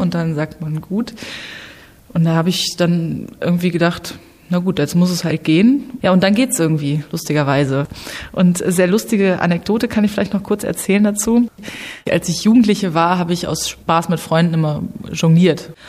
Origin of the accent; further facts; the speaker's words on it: Ibbenbüren, North Rhine-Westphalia, Germany; ich bin Opernsängerin und bin aufgewachsen in Ibbenbüren. Das ist eine Kleinstadt in Nordrhein-Westfalen. Und inzwischen hat es mich ans Theater Plauen-Zwickau verschlagen.